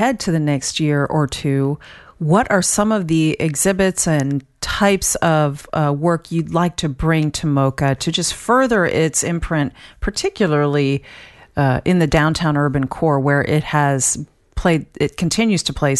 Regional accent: Scotland, United Kingdom; I'm Scottish

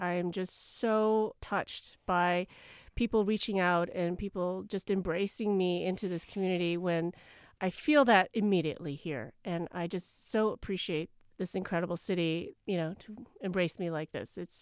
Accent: Midwest, United States; and also I'm from the Midwest, and I am always surprised how amazing the produce is here

